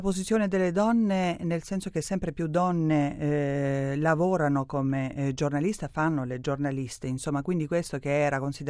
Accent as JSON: {"language": "Italian", "country": "Albania", "said": "io vengo dall'Albania e ho vissuto in Albania il comunismo"}